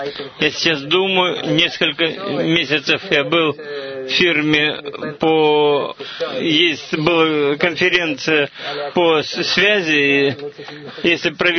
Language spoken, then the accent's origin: Russian; Israel; now in Petah Tikva, Israel; Я вырос в Мошаве.